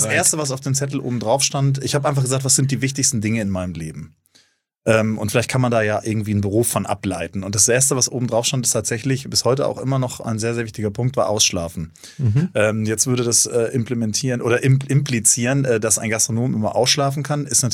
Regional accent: North Rhine-Westphalia, Germany; now in Hamburg, Germany; ich bin Hamburger. Kein gebürtiger leider, obwohl ich mich so fühle. Ich bin eigentlich Ostwestfale.

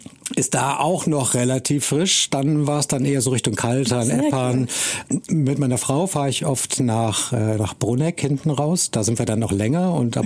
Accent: Munich, Bavaria, Germany; Am Gardasee kennt man als Münchner ja eh jeden, wenn man irgendwo parkt.

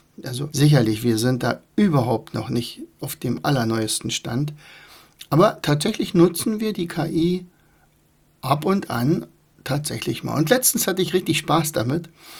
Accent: Rauen, Brandenburg, Germany; Weil ich möchte beweisen, dass Rauen, also mein Heimatort hier, der bedeutendste der Welt ist.

